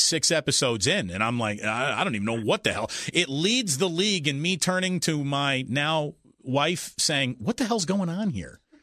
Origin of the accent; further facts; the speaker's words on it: East Coast, United States; I'm originally from the East Coast, and when I first got out here, I was like, oh, wow.